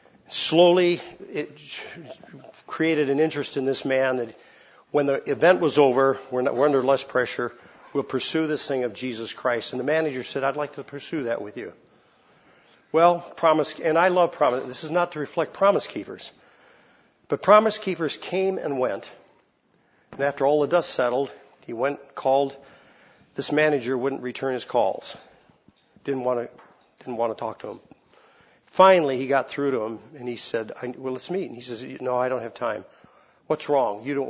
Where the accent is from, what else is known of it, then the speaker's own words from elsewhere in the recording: California, United States; I'm from California where men are men and women are too, you know.